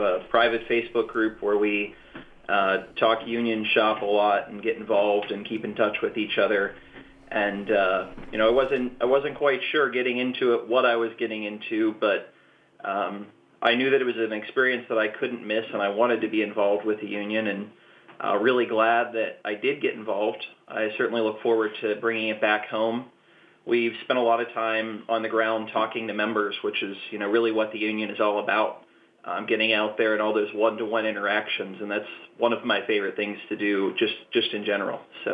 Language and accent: English; Pittsburgh, Pennsylvania, United States; I expected to be picked on just because I was from Pittsburgh.